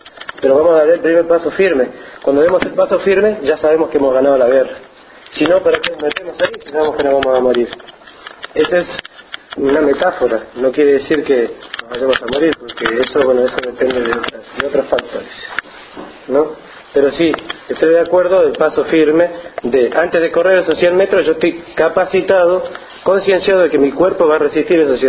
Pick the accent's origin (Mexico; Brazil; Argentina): Brazil; Spanish is a second language; yo soy de Brasil